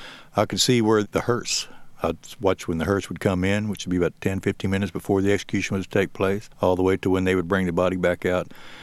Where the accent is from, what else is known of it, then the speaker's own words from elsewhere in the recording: San Antonio, Texas, United States; He was from San Antonio, which is my hometown